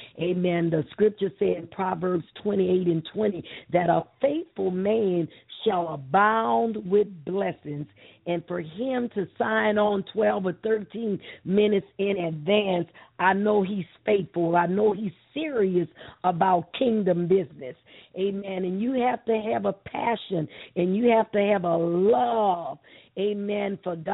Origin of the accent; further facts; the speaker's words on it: New Orleans, Louisiana, United States; also born or lived in California; all the way from New Orleans, Louisiana, my hometown.